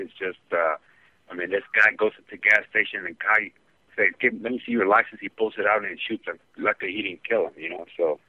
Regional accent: Acapulco, Guerrero, Mexico; in my home state of Guerrero, because I'm from Acapulco, Mexico originally, you know.

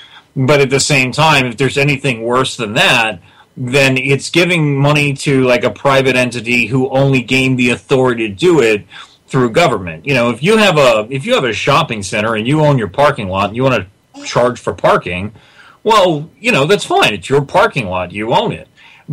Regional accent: New York, United States; I'm originally from Long Island, and they put in the red light cameras not so long ago.

